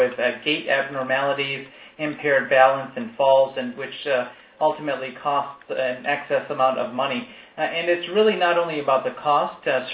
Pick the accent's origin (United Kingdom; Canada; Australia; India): India; now in United States; And I live in America. I am Indian